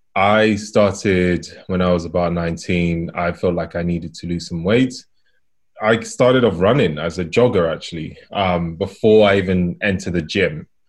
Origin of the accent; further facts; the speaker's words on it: Nigeria; I'm Nigerian